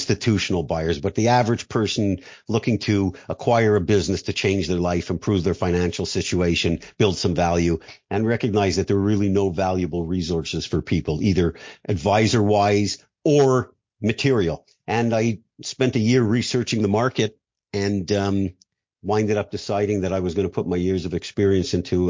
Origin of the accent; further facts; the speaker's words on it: Montreal, Quebec, Canada; now in Florida, United States; I'd moved from Canada to Florida. I've been living here for 28 years. I grew up in Montreal.